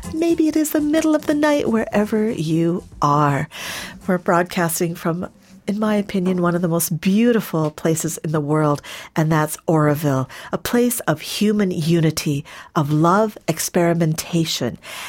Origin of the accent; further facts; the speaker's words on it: Canada; also born or lived in Tanzania; I grew up in Canada. I was born in Tanzania and my parents are of Indian origin, but I did grow up in Canada.